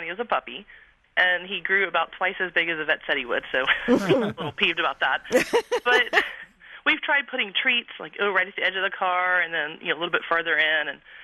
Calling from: Anchorage, Alaska, United States; I'm calling from Anchorage, Alaska.

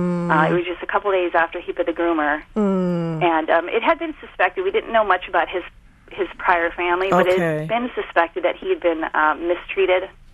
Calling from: Chugiak, Alaska, United States; I'm calling from Chugiak, Alaska.

